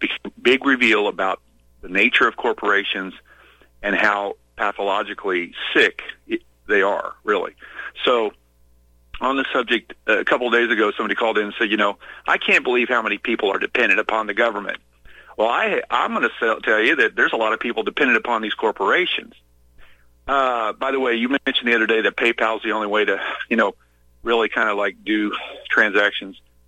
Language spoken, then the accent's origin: English; Missouri, United States; I'm originally from Missouri.